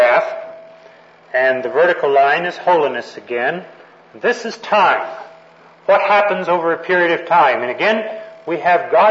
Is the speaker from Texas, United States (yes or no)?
yes; Texas, United States; also born or lived in California; As a young man, I grew up in Texas, and our church had a very specific list of do's and don'ts.